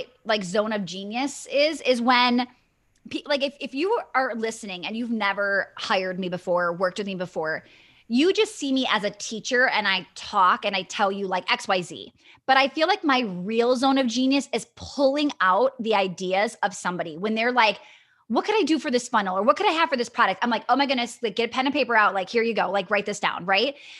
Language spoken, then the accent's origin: English; Wisconsin, United States; I'm from Wisconsin and we have a lot of Midwestern, I would say East Coast listeners.